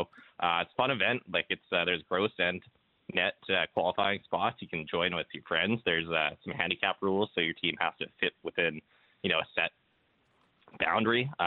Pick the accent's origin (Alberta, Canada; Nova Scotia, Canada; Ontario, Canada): Alberta, Canada; Calgary; But, you know, growing up in Calgary, like, I don't know. I don't think there's another city like Calgary that has quite that, you know, golf bug.